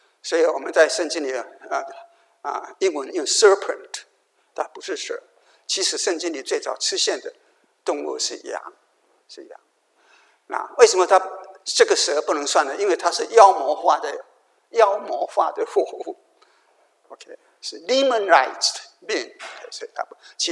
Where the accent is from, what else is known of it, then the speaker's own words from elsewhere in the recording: China; 犹太人的祭祀文化属于伊甸园外，我们中国人也有我们的祭祀文化。